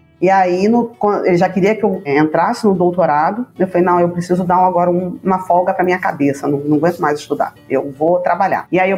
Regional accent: Rio de Janeiro, Brazil; meu pai tinha sítio em Teresópolis, que a gente é do estado do Rio de Janeiro

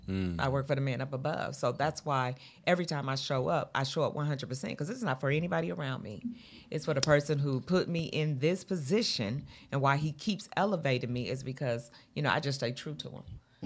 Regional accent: California, United States; And so most of my clients wore the silk press because we're from California.

